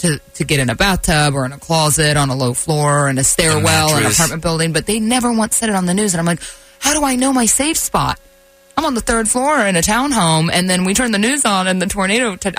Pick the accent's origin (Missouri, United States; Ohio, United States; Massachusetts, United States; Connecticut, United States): Ohio, United States; I grew up in Ohio. We had tornadoes all the time in the Midwest.